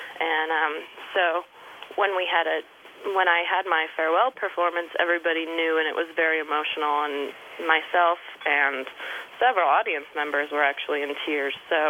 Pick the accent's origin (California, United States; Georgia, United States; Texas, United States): California, United States; Tahoma; now in New York, United States; I grew up on the West Shore in Tahoma, but I went to school in Tahoe City.